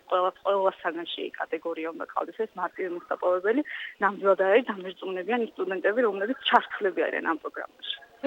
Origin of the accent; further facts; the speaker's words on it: Tkhilnari, Adjara, Georgia; მე ხელოშორის მუნიციპალიტეტიდან ვარ, კერძოდ თხილნარიდან